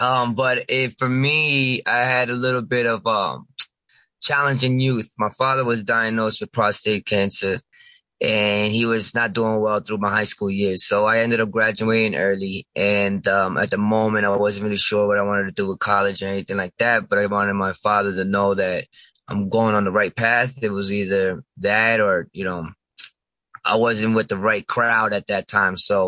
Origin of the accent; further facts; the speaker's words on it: United States; I was born and raised in Sullivan County. I did a stint for about 6 years in the Army.